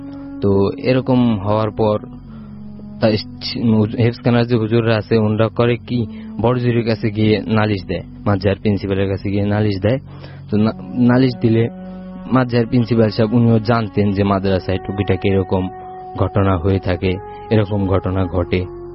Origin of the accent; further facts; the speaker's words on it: Faridpur, Dhaka Division, Bangladesh; now in Khilgaon, Bangladesh; আমি খিলগাঁও থেকে আসছি এবং আমার দেশের বাড়ি ফরিদপুর।